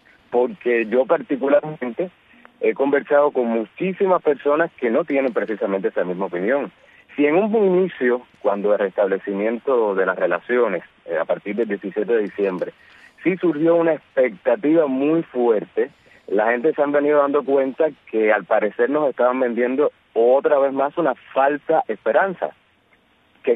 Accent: Cuba

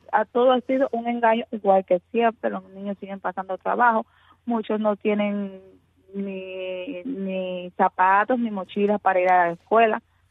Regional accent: Guantánamo, Cuba; soy nacida y criada aquí en Cuba, soy de la ciudad de Guantánamo, una de las provincias de Cuba donde es muy difícil desarrollarse como joven.

